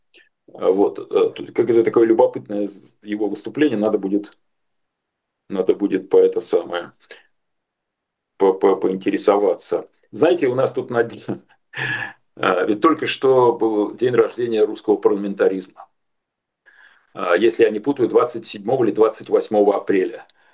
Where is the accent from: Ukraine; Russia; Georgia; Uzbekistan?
Russia; Saint Petersburg; Вы не забывайте, что я из Питера родом.